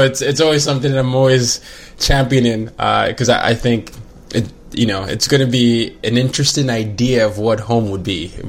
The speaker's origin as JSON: {"language": "English", "country": "Nigeria", "also_born_or_lived": "various", "said": "I'm Nigerian, but I lived in this and this. But now I just say, you know, I'm a third culture kid. I'm a TCK."}